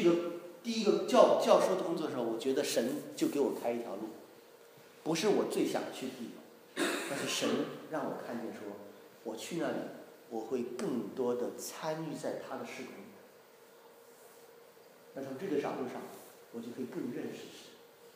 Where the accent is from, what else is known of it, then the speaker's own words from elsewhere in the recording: Xi'an, Shaanxi, China; 我们在西安长大的时候，有时候我们去郊区，那西安的外面呢，就是有这个啊黄河比较远一点哈，有一条小河哈，就是黄河的支流。